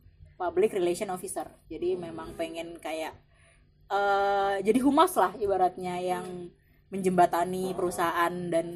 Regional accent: Yogyakarta, Special Region of Yogyakarta, Indonesia; saya kecilnya itu di Jogja. Jadi saya kecilnya di Jogja, TK sama SD sempat di Jogja. Jadi Jogja itu kebetulan eyang saya kan emang orang bagian dari keraton ya.

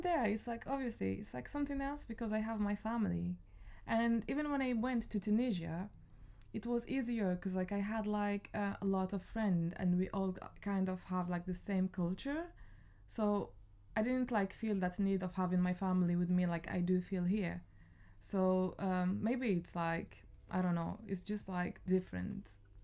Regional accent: Algeria; now in United Kingdom; I'm from Algeria, and in Algeria, we are not only Arabs, we're Arabs and Berbers

